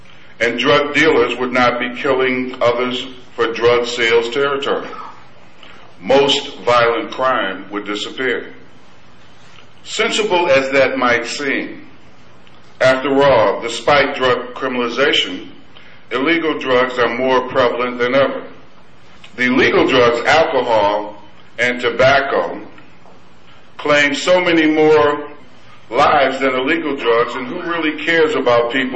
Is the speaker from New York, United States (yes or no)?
no; Hartford, Connecticut, United States; I was born and raised here in Hartford, Connecticut. Played high school basketball at the field house here.